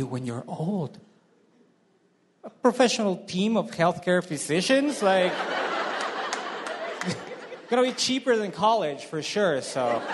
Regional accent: Ecuador; I'm a comedian from Ecuador.

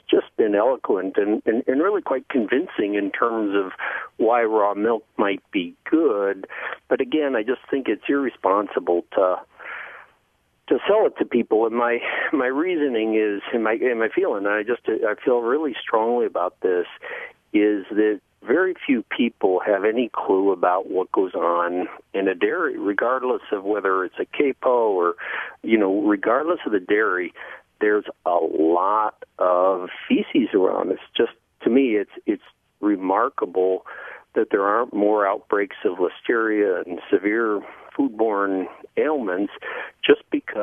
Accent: Neenah, Wisconsin, United States; I grew up in Neenah and really had no clue about what goes on in a dairy.

